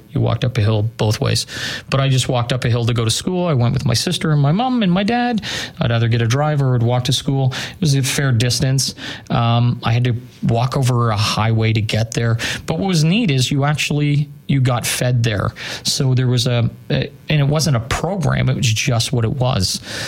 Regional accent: Northern Ireland, United Kingdom; now in Canada; Honestly, growing up in Ireland was really interesting.

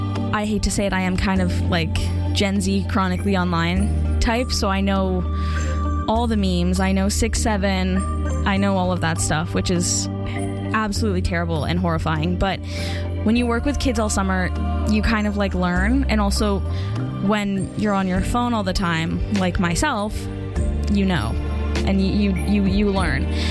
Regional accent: Calgary, Alberta, Canada; Like, I grew up in Calgary. I was not listening

